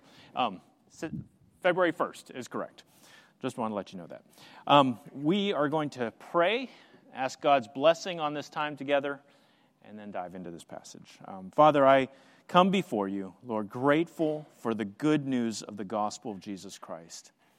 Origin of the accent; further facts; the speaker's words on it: Pennsylvania, United States; now in Pacific Northwest, United States; I grew up on the East Coast, grew up most of my years in Pennsylvania